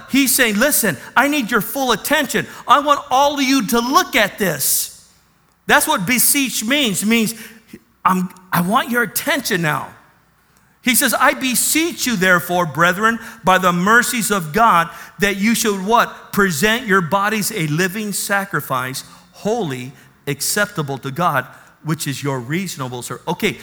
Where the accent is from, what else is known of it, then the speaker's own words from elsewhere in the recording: National City, California, United States; I grew up in National City, you know.